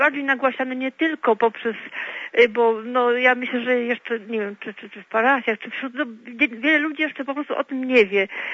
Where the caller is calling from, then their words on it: Gniezno, Greater Poland Voivodeship, Poland; also born or lived in Poznań; obecnie z Gniezna, ale też jestem z Gniezna i Poznań.